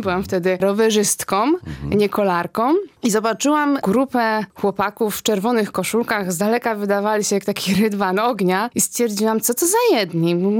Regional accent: Polanica-Zdrój, Lower Silesian Voivodeship, Poland; moved away as an adult; now in Zielona Góra, Poland; przyjechałam do Zielonej Góry, bo w ogóle nie jestem stąd, mieszkam w Polanicy Zdroju

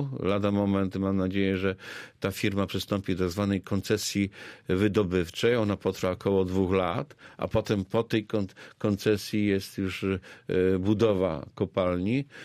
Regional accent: Babimost, Lubusz Voivodeship, Poland; also born or lived in Zielona Góra; Tutaj spędziłem większość swojego życia. Tu się urodziłem, co prawda wychowałem się w Bajmoście, ale tutaj spędziłem też większość, może powiedzieć, już z 63 lat.

